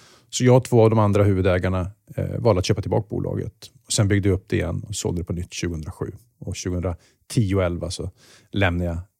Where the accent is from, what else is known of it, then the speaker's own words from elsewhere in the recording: Luleå, Norrbotten County, Sweden; allt vi hade lärt mig på mina religionslektioner hemma i Luleå.